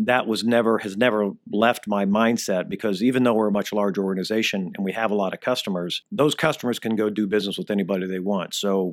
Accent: Indianapolis, Indiana, United States; And I started a business in my hometown of Indianapolis because I dealt with a lot of customers over there.

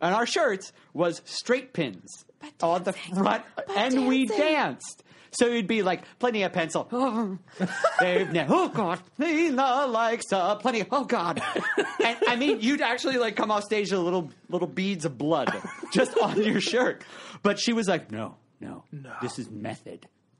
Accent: Reading, Pennsylvania, United States; I'm from Reading, Pennsylvania.

